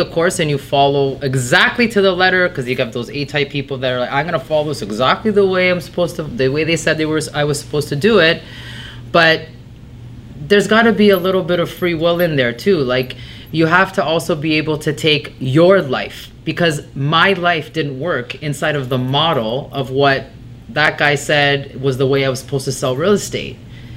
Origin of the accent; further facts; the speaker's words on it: Rome, Lazio, Italy; I was born in Italy. I'm originally from Rome. I was baptized at the Vatican.